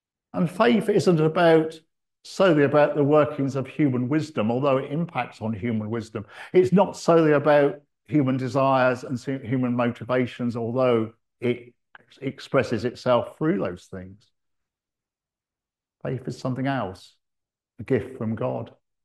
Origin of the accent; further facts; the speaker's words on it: United Kingdom; We're British, aren't we?